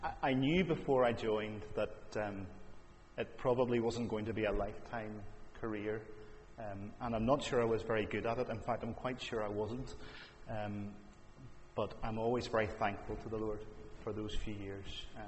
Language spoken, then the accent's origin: English; Carrickfergus, Northern Ireland, United Kingdom; also born or lived in Drumcliffe, Ireland; now in Omagh, United Kingdom; And before that, well, I'm a native of Carrickfergus in County Antrim.